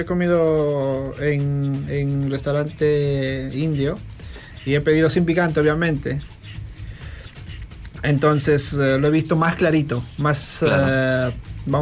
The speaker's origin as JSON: {"language": "Spanish", "country": "Peru", "said": "lo que se debe comer picante como buen peruano"}